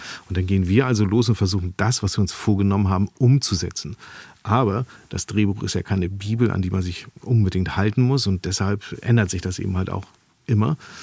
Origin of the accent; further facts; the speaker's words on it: Hamburg, Germany; Ich bin ja am Stadtrand aufgewachsen und direkt hinter unserem Haus gab es Wiesen und so kleine Wälder und so.